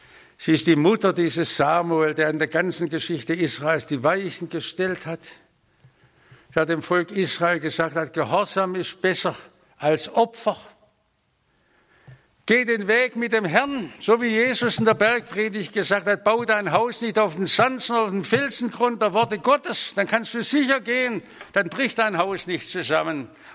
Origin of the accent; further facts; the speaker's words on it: Stuttgart, Baden-Württemberg, Germany; die reichsten Zeiten meines Lebens habe ich in meiner Kindheit in Hungerjahren in Stuttgart erlebt, wo der Vater in Gefangenschaft war.